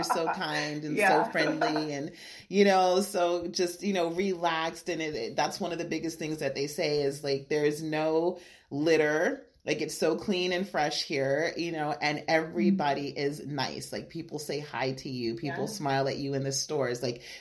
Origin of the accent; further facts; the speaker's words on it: Alaska, United States; And people would be like, where are you from? I'm like, Alaska.